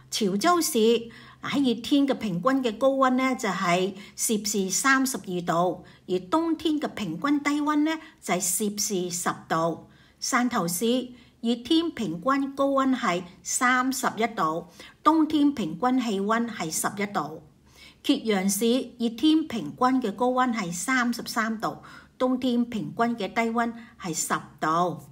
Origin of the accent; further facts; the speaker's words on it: Hong Kong; 这些就是我们香港人幽默文化的缘由啦